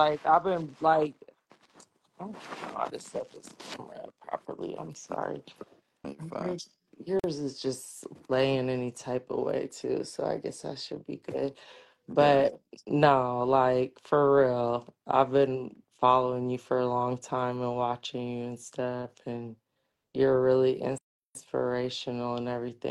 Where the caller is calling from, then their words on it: Glendale, Arizona, United States; Okay, so I'm in Arizona. I'm in Glendale, Arizona.